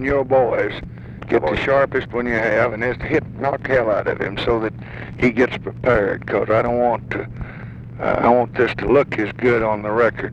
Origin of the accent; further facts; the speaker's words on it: Texas, United States; They don't like me because I'm from the South, Texas, but they like him.